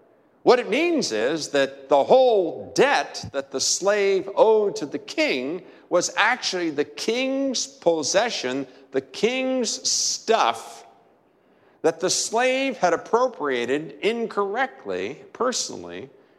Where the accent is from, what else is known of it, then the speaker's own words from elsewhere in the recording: Martinsburg, West Virginia, United States; Growing up in Martinsburg, West Virginia, I had the opportunity to fish a time or two in a large, well, you wouldn't even call it a lake here